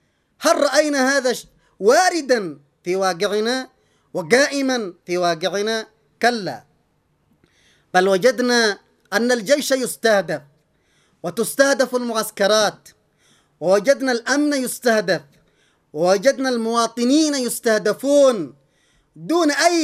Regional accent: Yemen; منها بلدنا اليمن هو مستهدف أيضا في المقام الأول

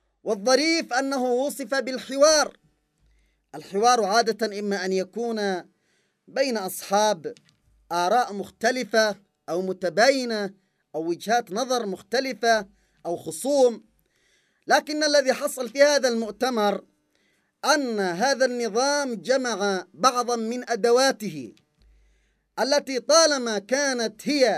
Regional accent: Yemen; لا تتخيل أصلا أنه بالإمكان أن يعتدى علينا كيمنيين

